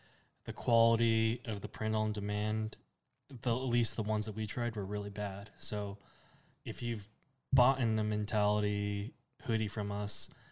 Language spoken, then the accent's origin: English; California, United States; I grew up in the Inland Empire, Orange County area, so California.